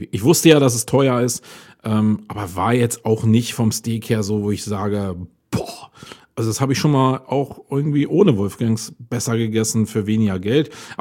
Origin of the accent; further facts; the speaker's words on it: Germany; Aber ich fand es als Deutscher jetzt irgendwie ein bisschen komisch.